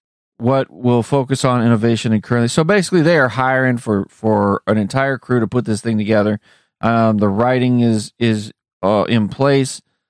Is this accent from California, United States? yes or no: yes; California, United States; Now, this is this happened in my home state.